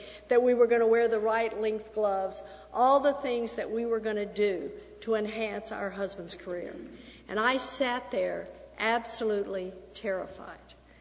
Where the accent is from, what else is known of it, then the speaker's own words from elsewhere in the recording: Texas, United States; I was born and raised in Texas, and we puff up.